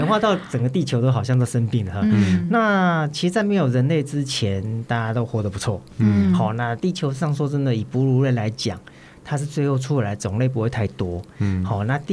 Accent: Taiwan; 那又让人家觉得说、我们台湾人要把它吃光了

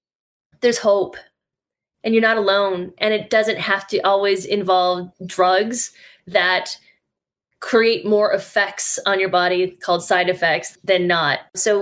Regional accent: Wisconsin, United States; Starting as a kid growing up in the Midwest, I grew up in a very elegant part of farm country in Wisconsin.

